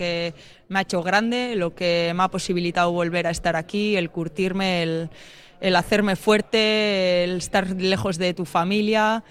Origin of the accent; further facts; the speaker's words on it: San Sebastián, Basque Country, Spain; born there; nací en Donosti, mi madre es donostiarra, mi padre es bilbaíno de pura cepa.